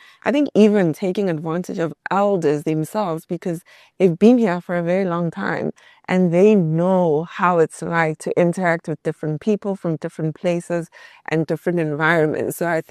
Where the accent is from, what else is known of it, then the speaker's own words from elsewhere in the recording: South Africa; the more I travel within an African context perspective, as a South African as example, is that what we are taught in school is so much different to what everyone else is being taught in school, right?